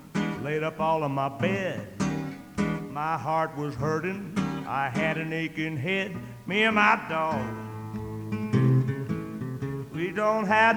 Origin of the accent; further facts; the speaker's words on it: Wheeling, West Virginia, United States; born there; I was born in West Virginia. I was born in Wheeling, West Virginia, a long time ago. God bless West Virginia. Glad to be home here.